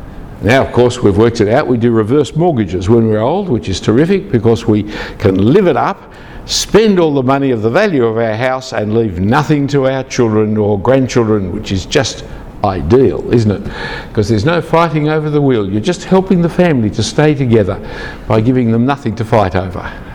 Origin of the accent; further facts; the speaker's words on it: Sydney, New South Wales, Australia; If you really ask me, I'm not an Australian, I'm a New South Welshman. If you really ask me, I'm not a New South Welshman, I'm a Sydney cider.